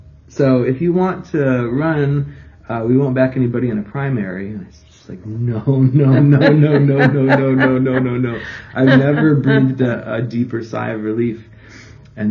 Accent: Minnesota, United States; I grew up in Minnesota. I went to college at Eau Claire, where I met a nice Milwaukee girl named Joanna. And then we moved here in 2006

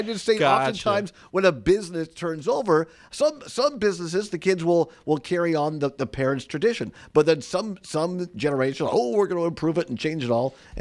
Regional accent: Richland Center, Wisconsin, United States; I grew up in Richland Center, and we used to drive over to that Ace Hardware because my grandparents were farmers

